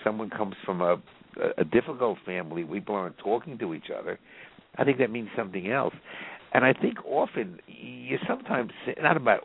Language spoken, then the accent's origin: English; The Bronx, New York, United States; or did I just hear that growing up in the Bronx?